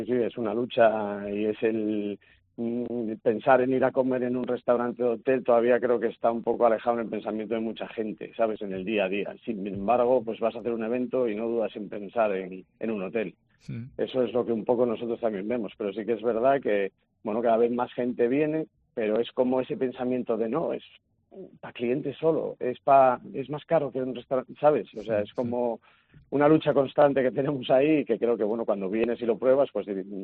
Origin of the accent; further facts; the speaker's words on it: San Martín de Podes, Asturias, Spain; yo soy de San Martín de Podes y ahí teníamos un puerto llampero importante.